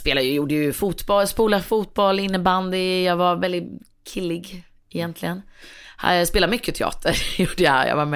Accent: Örebro, Örebro County, Sweden; accent: Örebro dialect; also born or lived in Strömstad; uppvuxen nästan i stort sett varje lov och varje sommar i Strömstad. Då. Så jag känner mig lika mycket från Strömstad som Örebro kan man säga.

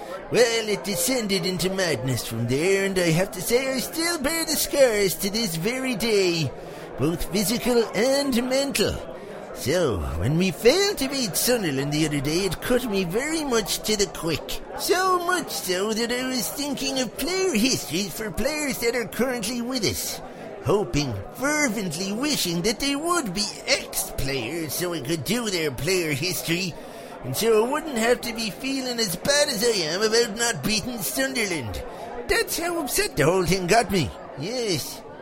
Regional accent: Ireland; As you all know, he's an Irishman, and I'm an Irishman

